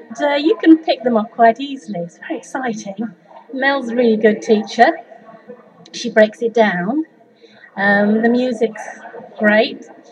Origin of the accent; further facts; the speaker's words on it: London, United Kingdom; also born or lived in Trowbridge; I've lived here for about 25 years. I used to live on the other side of Salisbury Plain in Trowbridge, but originally I come from London.